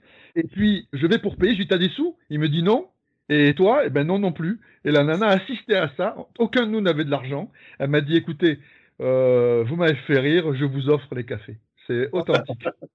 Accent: Tarbes, Occitanie, France; c'est que moi, je viens de Tarbes. J'ai grandi à Tarbes.

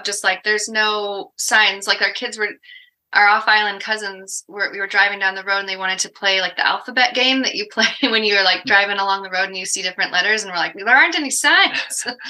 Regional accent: Oregon, United States; also born or lived in Bay Area; So, well, we both kind of basically grew up in Oregon, but we were down in the Bay Area, for about 5 years for Nathan to go to grad school at UC Berkeley.

